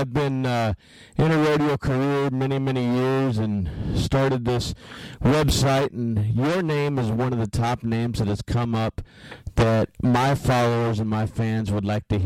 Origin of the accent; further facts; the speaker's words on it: Washington, United States; I grew up actually out in Washington State, so I know exactly what you're talking about.